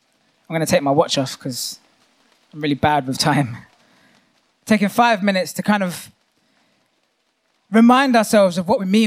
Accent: Hounslow, London, United Kingdom; not far from where I grew up in Hounslow, attached to Heathrow Airport.

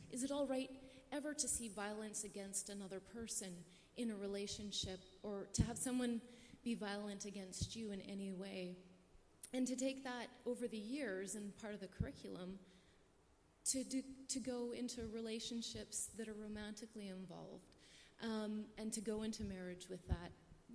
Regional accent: Canada; I'm from Canada.

